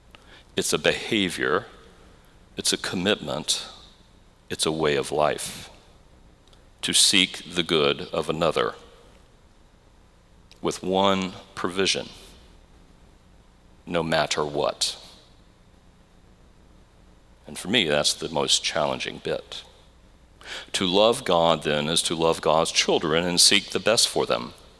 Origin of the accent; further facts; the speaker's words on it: Louisiana, United States; We had moved back to Louisiana, and so my diocesan office was in my hometown